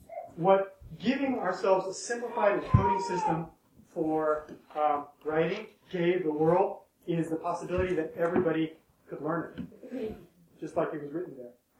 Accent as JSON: {"language": "English", "country": "Ecuador", "tie": "born or raised there", "said": "When I was growing up in Ecuador, I'd go into the marketplace"}